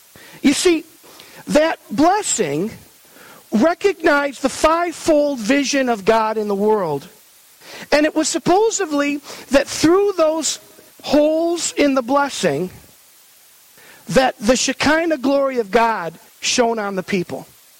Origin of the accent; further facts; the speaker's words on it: New York, United States; young boy growing up in Western New York in the 1970s